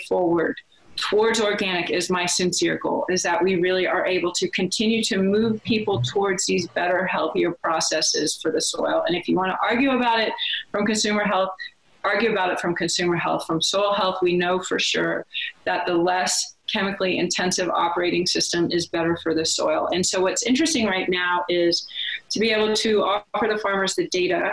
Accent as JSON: {"language": "English", "region": "Texas", "country": "United States", "said": "I come from Texas"}